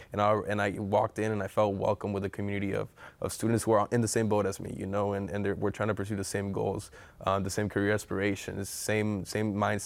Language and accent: English; Tijuana, Baja California, Mexico; moved away as an adult; now in San Diego, United States; I'm originally from Tijuana, Mexico, right? And I moved to San Diego for college.